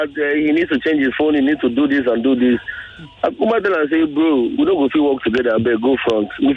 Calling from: Ajah, Lagos, Nigeria; I'm calling from Ajah.

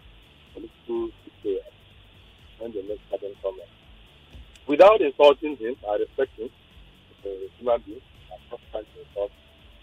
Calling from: Lagos, Nigeria; I'm calling from Lagos Island.

